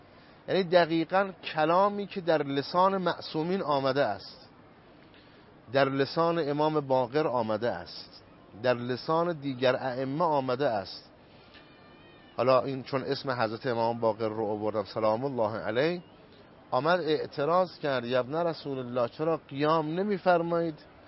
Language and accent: Persian; Qom, Iran; یکی از بزرگترین افتخارات من این است که در این شهر متولد شدم و در این شهر پرورش یافتم.